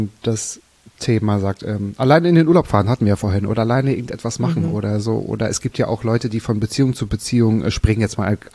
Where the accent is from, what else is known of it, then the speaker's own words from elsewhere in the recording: Mecklenburg-Vorpommern, Germany; Ich glaube, dein erstes Konzert war in Neustrelitz, in Mecklenburg-Vorpommern. Mein Heimatbundesland